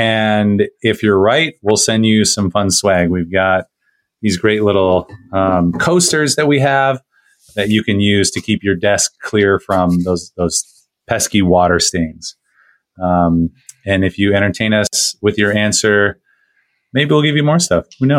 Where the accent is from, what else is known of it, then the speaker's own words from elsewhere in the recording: Virginia Beach, Virginia, United States; also born or lived in Norfolk; So I was born in Norfolk, Virginia. I usually say Virginia Beach because that's where we lived.